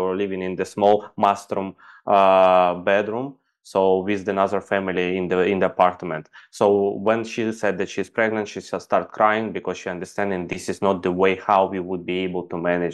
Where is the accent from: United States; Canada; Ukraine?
Ukraine; English is a second language; moved away as an adult; also born or lived in Dubai; I'm basically from Ukraine and I went to Dubai to earn some